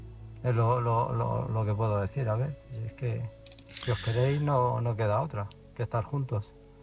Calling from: Illescas, Castilla-La Mancha, Spain; de Illescas.

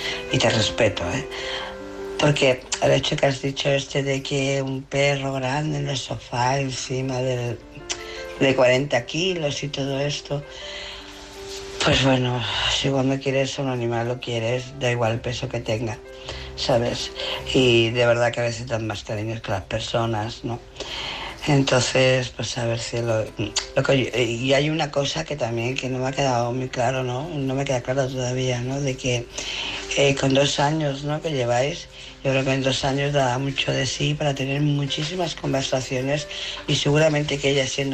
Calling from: Barcelona, Catalonia, Spain; de Barcelona. Mi mensaje es para

